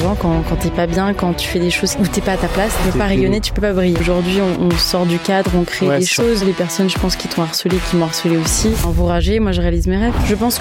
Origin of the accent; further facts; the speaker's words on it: Mulhouse, Grand Est, France; j'ai grandi à Mulhouse. Je suis née à Mulhouse en Alsace, pas loin de la Suisse, et on habitait dans la campagne entre Mulhouse et Bâle.